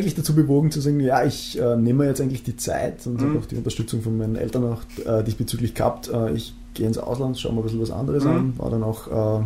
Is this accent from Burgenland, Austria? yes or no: no; Vorarlberg, Austria; moved away as an adult; now in Vienna, Austria; ich bin ursprünglich aus Vorarlberg, bin nach Wien gekommen, wie so viele für ihr Studium